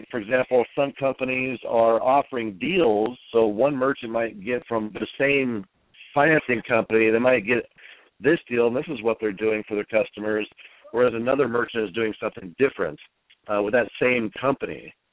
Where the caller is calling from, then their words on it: Salt Lake City, Utah, United States; from Salt Lake City, Utah.